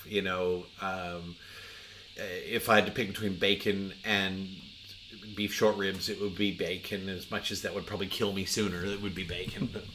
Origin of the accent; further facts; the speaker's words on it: Canada; I'm Canadian, and the number one meat we eat in Canada is pork.